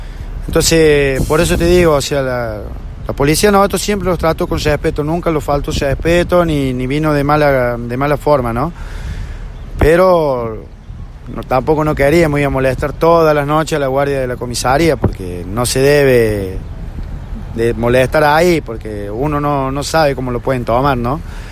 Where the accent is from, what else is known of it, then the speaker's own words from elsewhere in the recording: Jesús María, Córdoba, Argentina; somos de acá de Jesús María